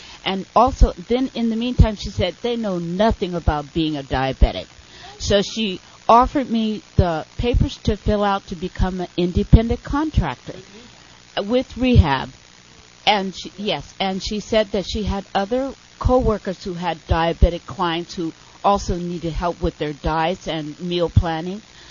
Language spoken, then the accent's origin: English; San Diego, California, United States; I'm from San Diego.